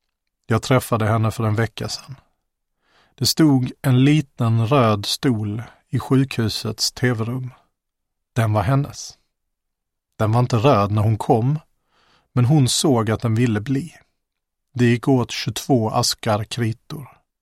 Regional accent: Helsingborg, Skåne, Sweden; Det här är första gången jag berättar en historia som utspelar sig i Helsingborg, där jag växte upp.

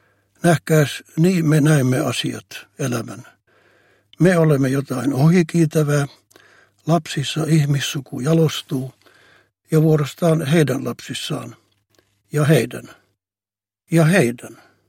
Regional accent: Ho Chi Minh City, Vietnam; moved away as an adult; Tulen Vietnamista, Etelä-Vietnamista.

